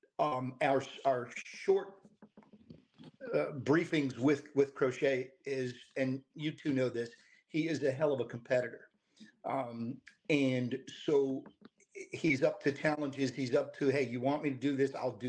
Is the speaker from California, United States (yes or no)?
no; New York, United States; I knew when I was 9 years old, growing up in New York, that's what I wanted to do.